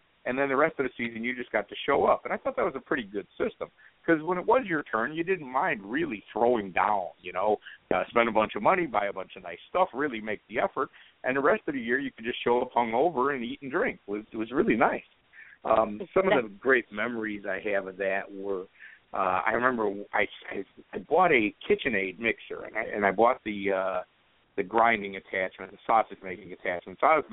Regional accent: Chicago, Illinois, United States; Well, I'm a Chicago Bears fan because I grew up in Chicago my whole life.

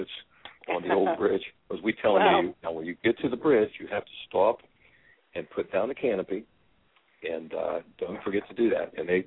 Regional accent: Pennsylvania, United States; now in Morgantown, United States; Well, wow, I've only actually resided here probably for the last 4 or 5 years. But I was raised in Pennsylvania down the road, probably about 10 miles away.

